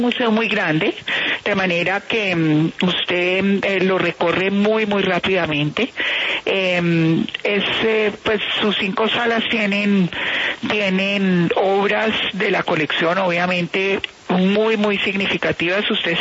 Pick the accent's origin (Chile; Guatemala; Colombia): Colombia; Cali, Valle del Cauca; accent: caleño; now in Bogotá, Colombia; yo sí tengo mi acento caleño, y cuando voy a mi tierra pues se me pega más, pero la verdad es que yo estudié acá en Bogotá y pues mucha gente me dice, no, usted habla como neutro, no tiene el arrastrado ayuno, pero cuando estoy en mi ciudad se me pega.